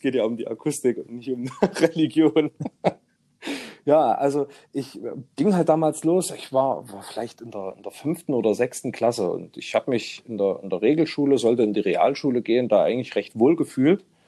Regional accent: Thuringia, Germany; also born or lived in Jena; Also ich bin direkt im grünen Herz Deutschlands geboren, in Jena. Und bin in einem kleinen Ort im Saaletal, umrundet von den Domburger Schlössern, ja, also eingeschlossen in Tälern, da mittendrin fließt die Saale, wunderschöne Gegend, bin ich groß geworden.

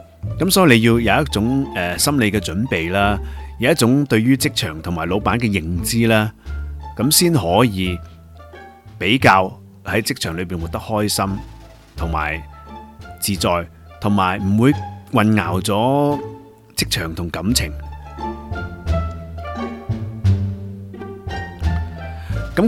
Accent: Hong Kong; 咁我自己作为一个香港人睇起嚟

